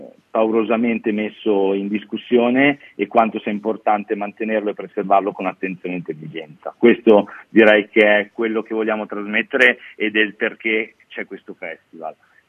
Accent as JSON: {"language": "Italian", "town": "Milan", "region": "Lombardy", "country": "Italy", "said": "Sì, guarda, io sempre da milanese quale sono una persona molto affezionata all'altopiano della Paganella"}